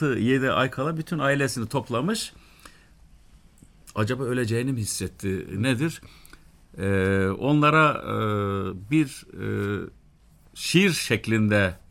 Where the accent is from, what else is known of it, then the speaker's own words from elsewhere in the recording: Kars, Turkey; born there; ben aslen Kars doğumluyum.